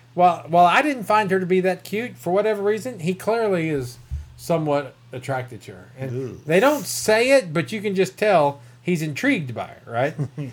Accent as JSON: {"language": "English", "country": "United States", "accent": "hillbilly", "said": "Sorry, my hillbilly accent comes out from time to time."}